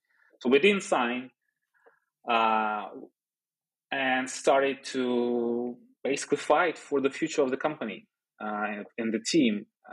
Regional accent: Belarus; English is a second language; I came from Belarus. My partner came from Russia.

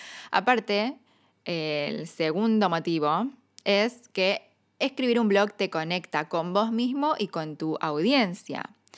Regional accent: United States; first language English; Spanish is a second language; Yo crecí en Estados Unidos, creo que nunca lo dije, pero bueno, es como que inglés es casi mi lengua materna, porque es la lengua en la que yo aprendí a hablar.

